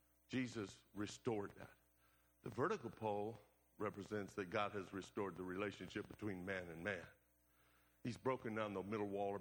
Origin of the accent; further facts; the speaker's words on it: the South, United States; I'm still from the South, and so when I say a word incorrectly and then somebody says, no, it's this, in my ear it sounds like they're saying the same thing I said.